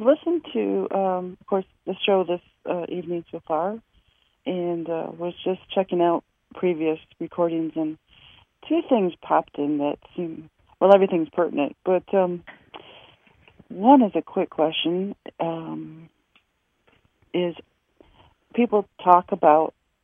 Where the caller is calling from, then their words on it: Oneida, New York, United States; We're calling from Oneida, New York.